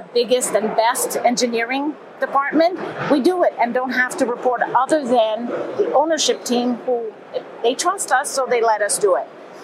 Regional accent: Montreal, Quebec, Canada; now in Germany; I'm from Montreal, but here in Germany.

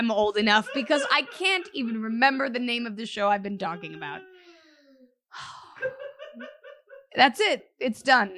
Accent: California, United States; now in Los Angeles, United States; I grew up in Orange County and I had that a little bit.

